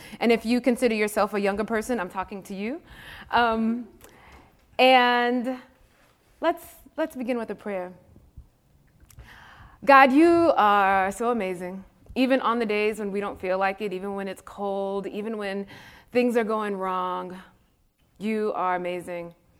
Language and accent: English; Biloxi, Mississippi, United States; Princeton is a particular place, and so is Biloxi. And Biloxi is in the, it's like, people say the Bible Belt.